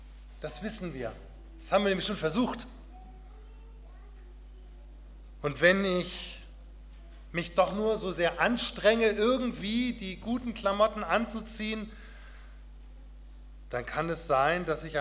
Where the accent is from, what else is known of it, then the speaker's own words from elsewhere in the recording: Northern Germany, Germany; aber ich bin ein echter Norddeutscher, Fasching ist nichts für mich.